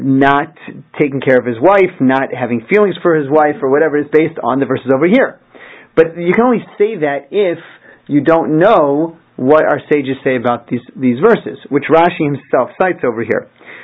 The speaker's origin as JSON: {"language": "English", "town": "Philadelphia", "region": "Pennsylvania", "country": "United States", "tie": "born or raised there", "said": "my family lives in Philadelphia. I grew up in Philadelphia"}